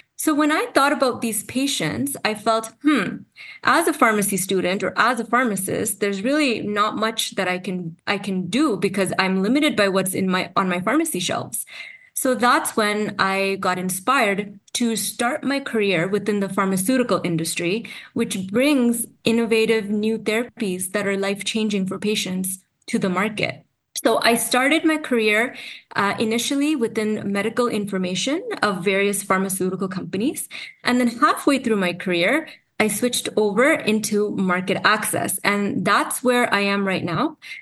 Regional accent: Canada; I'm from Canada. And I studied at the University of Toronto, and I did my Doctor of Pharmacy degree there.

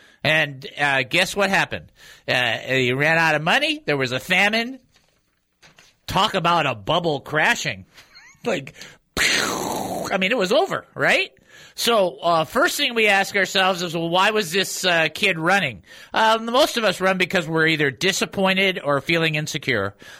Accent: United States; Which is like, so as a person growing up in America, I'm like, what's that?

